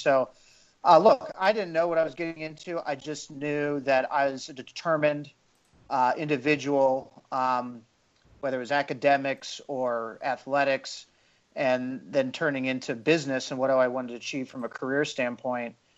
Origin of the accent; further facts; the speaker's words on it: Cincinnati, Ohio, United States; I'm a people person, born and raised in the Midwest, Cincinnati, Ohio